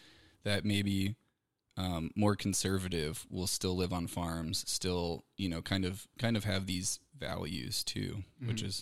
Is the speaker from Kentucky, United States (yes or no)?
no; Connecticut, United States; born there; also born or lived in Virginia; now in Pacific Northwest, United States; I was born in Connecticut and then moved to Virginia. So the East Coast is just entirely different than the West Coast.